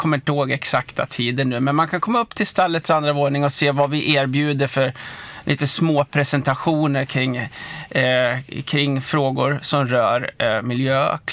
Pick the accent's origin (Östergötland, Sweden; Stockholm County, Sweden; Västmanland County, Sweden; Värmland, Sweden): Värmland, Sweden; Karlstad; Jag kommer från Karlstad och jag är här den här veckan